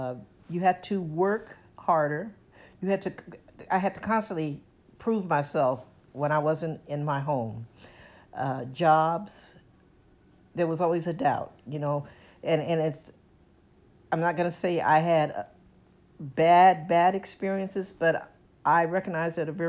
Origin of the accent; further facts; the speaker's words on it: San Francisco, California, United States; My childhood, I grew up in San Francisco, came to San Francisco with my family as an infant. Grew up basically in the 40s, 50s.